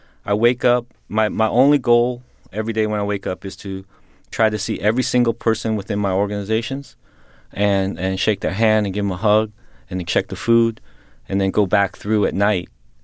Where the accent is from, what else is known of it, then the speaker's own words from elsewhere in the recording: South Korea; It was being around low riding. It was being around growing up in Korea. The immigration. Being around the American school system